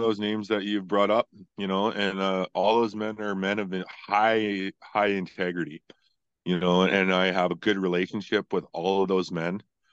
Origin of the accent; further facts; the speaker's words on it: Taber, Alberta, Canada; I grew up in Southern Alberta as a half-breed Indian in a small town of Tabor